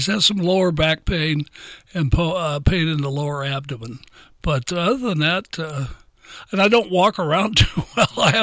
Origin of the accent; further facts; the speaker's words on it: Prospect, Delaware, United States; also born or lived in Nitro, West Virginia; I was born in Nitro, West Virginia, and I came to Prospect, I think, when I was in about the third or fourth grade. And that's been my home ever since.